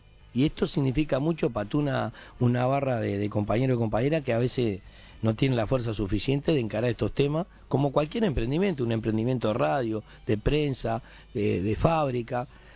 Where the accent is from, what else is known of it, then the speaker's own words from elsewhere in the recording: Montevideo, Uruguay; born there; Yo nací en el Cerro, en el Casabó